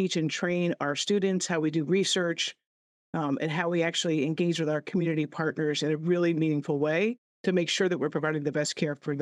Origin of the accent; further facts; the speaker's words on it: Rockland, New York, United States; I grew up in Rockland, just over the border in New York, and yeah, so I'm home, and I feel like I'm with my people.